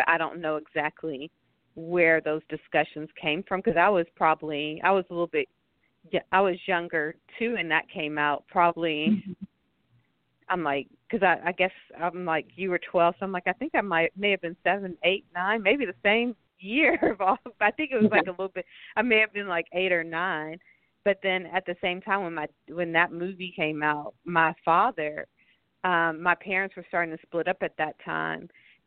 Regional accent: Nashville, Tennessee, United States; growing up, especially here in Nashville, I'm from Nashville, Tennessee

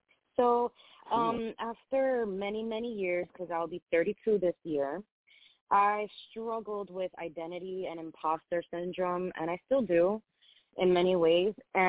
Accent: New York, United States; now in Philadelphia, United States; I am from New York. I was born and raised in New York, yes. But I currently live in Philadelphia, Pennsylvania.

